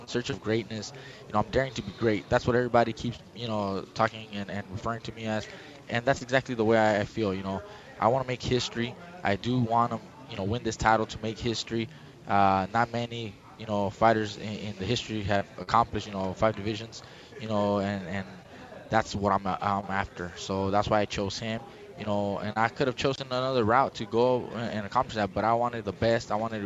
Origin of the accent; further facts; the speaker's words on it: Oxnard, California, United States; You know, I'm from Oxnard, and ever since I was like 6-7 years old